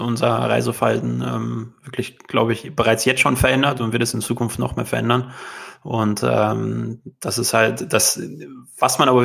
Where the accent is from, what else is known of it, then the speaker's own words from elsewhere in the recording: Dortmund, North Rhine-Westphalia, Germany; Also ich komme ja hier aus Dortmund